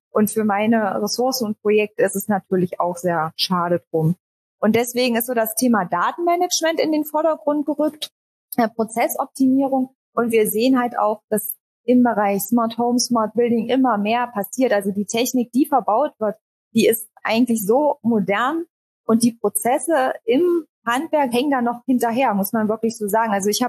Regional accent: Harz, Germany; Ich komme ursprünglich auch aus dem Harz, also nur 10 Kilometer weiter entfernt.

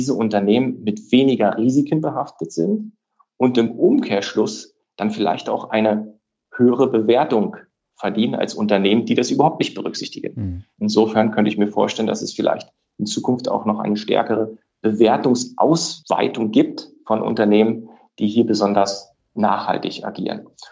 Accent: East Germany, Germany; Ich komme aus dem Osten sozusagen des Landes, ehemaligen Osten aus der DDR, habe da noch einen Teil meiner Jugend verbracht

